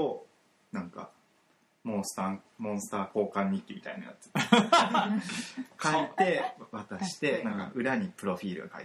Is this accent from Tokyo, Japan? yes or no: yes; Tokyo, Japan; born there; also born or lived in Ibaraki Prefecture / Hiroshima Prefecture; あ、東京で生まれて、まあそうですね、中学が、高校が寮生活の、